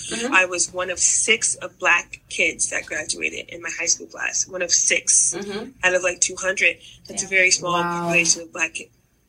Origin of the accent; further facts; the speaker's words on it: Fort Knox, Kentucky, United States; born there; I was born in Fort Knox, Kentucky, because my parents have served the country, Army.